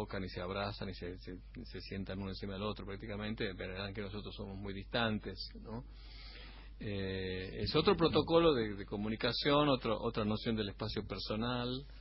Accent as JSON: {"language": "Spanish", "country": "Argentina", "moved": "yes", "lives_now": "United States", "said": "Me encanta venir, como me gusta ir a la casa de mis viejos, que para mí es la casa de mis padres, esta Argentina"}